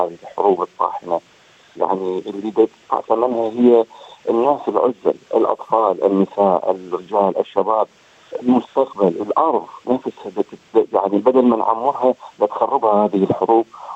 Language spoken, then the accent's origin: Arabic; Iraq; also born or lived in Jordan; now in Australia; والهجرة الثالثة التي حدثت لي هي عندما غادرت العراق إلى عمان وسكنت في الأردن 12 سنة، بعدها هاجرت من الأردن إلى أستراليا. في 2005 وصلت إلى أستراليا، والآن أصبحت 17 سنة أنا أقيم في أستراليا.